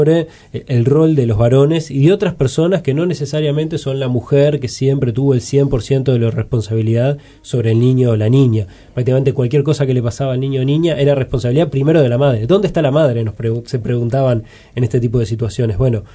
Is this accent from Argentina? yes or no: no; Uruguay; como sociedad uruguaya